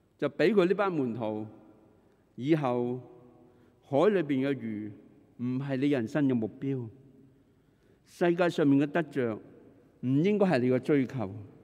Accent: Tuen Mun, New Territories, Hong Kong; 我想着回屯门的，因为我在屯门大的

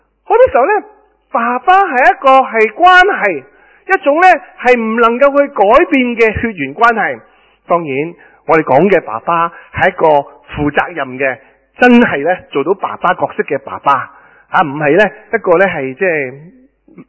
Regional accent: China; 用我哋中国人嘅一个最熟悉、香港人最熟悉嘅一个嘅景点或者一个嘅事件咧

